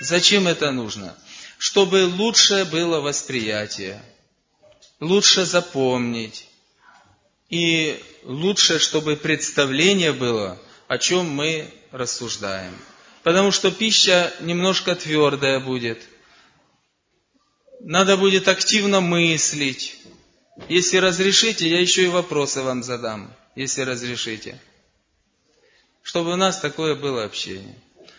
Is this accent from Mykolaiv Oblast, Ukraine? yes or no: no; Verkhnodniprovsk, Dnipropetrovsk Oblast, Ukraine; я с Украины. Там есть у нас город Верхнеднепровск в Днепропетровской области. Небольшой город, 20 тысяч населения.